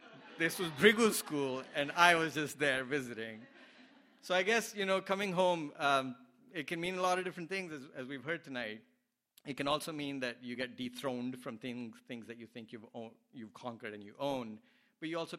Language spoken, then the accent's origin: English; Delhi, India; I'm from Delhi. And you may also know that I went to a school called Sardar Patel Vidyalaya when I was growing up there.